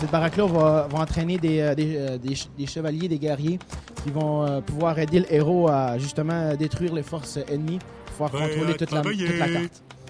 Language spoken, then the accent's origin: French; Canada; je suis un Canadien. Je suis à Poitiers pour le week-end.